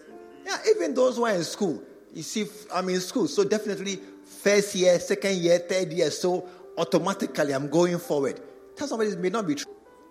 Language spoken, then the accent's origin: English; Kumasi, Ashanti, Ghana; I don't know where in Kumasi like Dansoma. I said, hey, I've come to my hometown again.